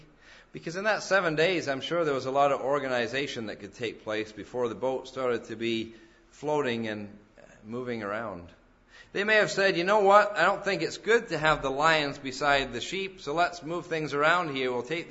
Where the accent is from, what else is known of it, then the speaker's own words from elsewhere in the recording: England, United Kingdom; I come from England where it seemed like it rains every day